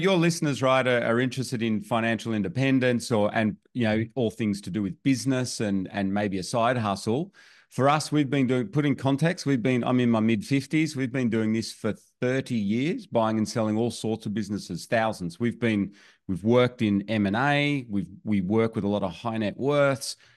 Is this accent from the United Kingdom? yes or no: no; Australia; all of a sudden we live in Australia, as you can maybe tell from my accent.